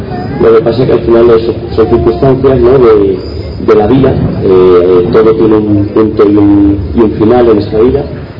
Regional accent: Guijuelo, Castile and León, Spain; he tenido la suerte de sentirme querido aquí en mi pueblo, de sentirme muy apreciado aquí

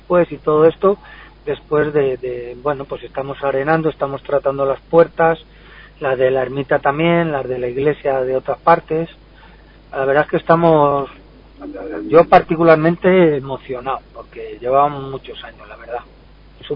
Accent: Santibáñez de Béjar, Castile and León, Spain; Santibáñez de Béjar está entre dos tierras, porque somos de Salamanca y pertenecemos a la diócesis de Plasencia

